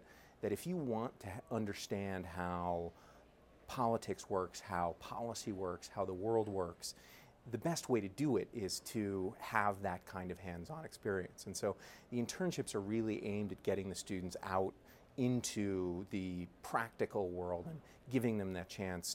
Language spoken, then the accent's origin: English; Ithaca, New York, United States; also born or lived in Boston / San Francisco; I mean, you know, I grew up in Ithaca. I'm a Cornell alum myself. I've lived in New York. I've lived in Boston. I've lived in San Francisco.